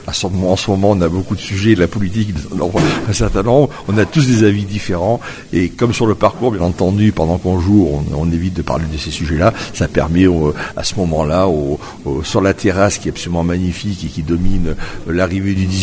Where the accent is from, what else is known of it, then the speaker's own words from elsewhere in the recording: Nouvelle-Aquitaine, France; je suis très amoureux du Limousin. C'est ma terre natale